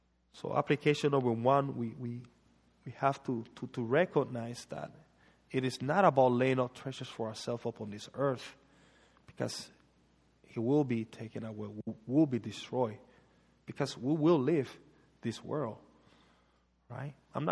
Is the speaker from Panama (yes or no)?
yes; Panama; now in United States; I mean, I'm from Panama, and I'm telling you, in America, we are blessed.